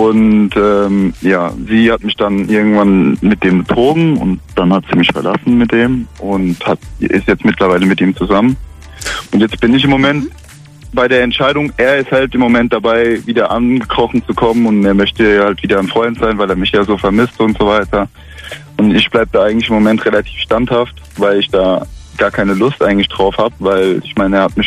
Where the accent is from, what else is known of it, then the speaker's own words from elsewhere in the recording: Frankfurt, Germany; Ich komme aus Frankfurt.